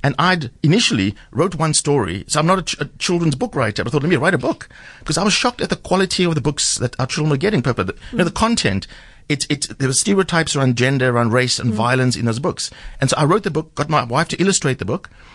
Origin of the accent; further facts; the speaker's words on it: Mitchell's Plain, Western Cape, South Africa; even though I grew up in Mitchell's Plain under very similar circumstances, there were always books in our home.